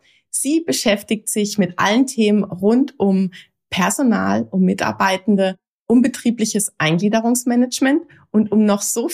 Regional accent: Baden-Württemberg, Germany; Wir sind ja in Nachbarorten aufgewachsen, waren im gleichen Tennisclub, also hier in der Nähe von Freiburg.

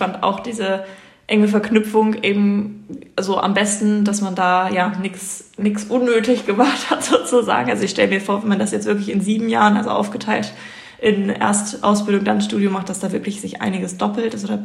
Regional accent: Göttingen, Lower Saxony, Germany; Ich komme ja aus Göttingen

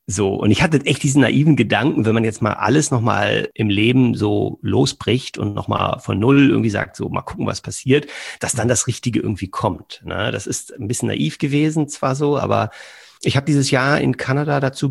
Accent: Berlin, Germany; born there; now in Cologne, Germany

